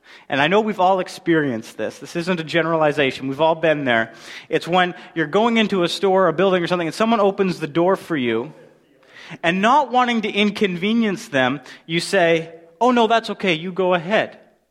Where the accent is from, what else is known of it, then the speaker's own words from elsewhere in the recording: Canada; being a Canadian, kindness is kind of like our superpower, isn't it?